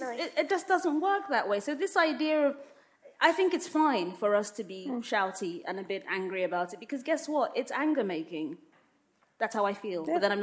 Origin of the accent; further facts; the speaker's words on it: Nigeria; like I said, I'm Nigerian. I got my passport a few years ago, so it's official.